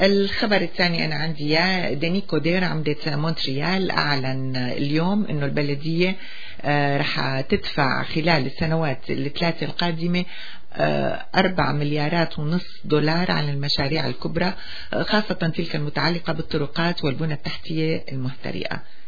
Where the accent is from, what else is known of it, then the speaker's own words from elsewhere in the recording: Syria; يعني هي طريقة كتير معروفة عندنا بسوريا